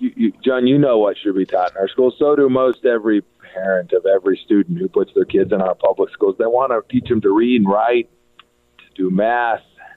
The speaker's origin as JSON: {"language": "English", "region": "Kansas", "country": "United States", "tie": "born or raised there", "said": "We have all the energy we need in North Dakota and Texas and Oklahoma, my home state of Kansas."}